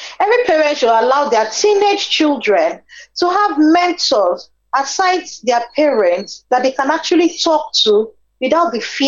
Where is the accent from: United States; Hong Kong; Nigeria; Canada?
Nigeria; because I'm a Nigerian mother, sometimes do I shout?